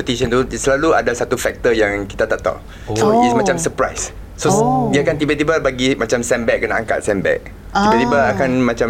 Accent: Kedah, Malaysia; Kalau tadi dulu lagi masa saya dari Kedah.

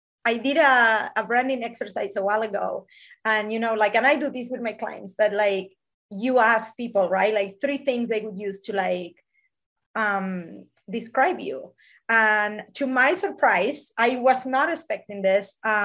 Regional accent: Buenos Aires, Argentina; moved away as an adult; also born or lived in Spain; So I was born in Argentina. I lived in Buenos Aires until I was 21. So I was a city rat, if you want to call it. Buenos Aires is a huge city.

